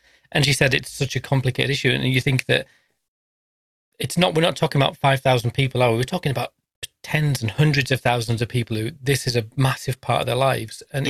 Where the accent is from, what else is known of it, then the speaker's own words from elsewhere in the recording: England, United Kingdom; I'm English and I'm proud.